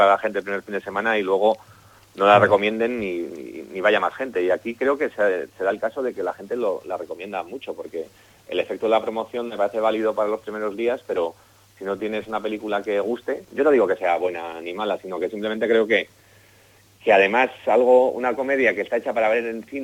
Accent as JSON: {"language": "Spanish", "region": "Basque Country", "country": "Spain", "said": "Como vasco estamos comiendo todo el día"}